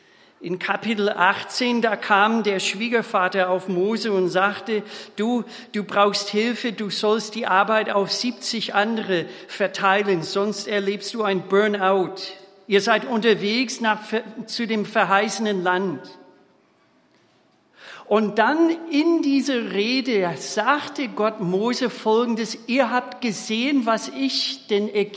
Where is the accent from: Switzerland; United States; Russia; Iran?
United States; Minnesota; German is a second language; moved away as an adult; now in Germany; Wie Sie hören, ich komme nicht aus Schwabenland, ich komme aus Bundesstaat Minnesota in den USA. Dort bin ich geboren, aufgewachsen